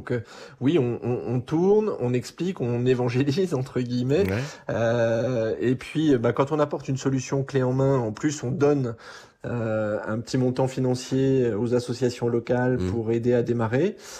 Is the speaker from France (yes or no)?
yes; Auvergne-Rhône-Alpes, France; On est auvergnat d'origine.